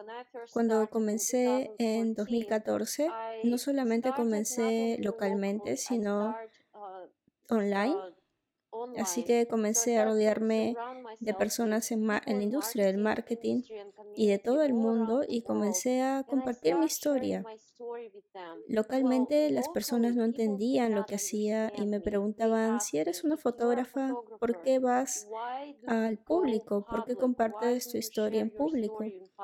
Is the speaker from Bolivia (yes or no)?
no; Russia; Spanish is a second language; moved away as an adult; Nací en Rusia y terminé la secundaria y universidad allí. Estudié contabilidad